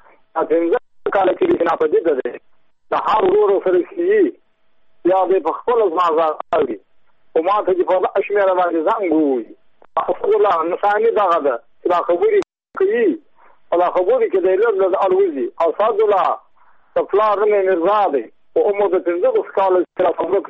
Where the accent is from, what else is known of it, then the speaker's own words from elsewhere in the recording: Badghis, Afghanistan; زه په خپل د بادغیس ولایت یم د مقر د ولسوالۍ یم. … په عمر د 15 کال دی.